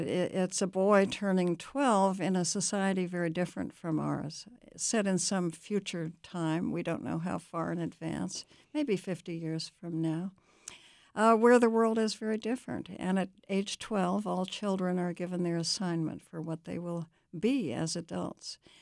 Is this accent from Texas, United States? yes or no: no; Pennsylvania, United States; also born or lived in Hawaii / Japan; so I was born in Hawaii. I have a birth certificate to prove it. And I spent my childhood in Pennsylvania during World War II when my father was overseas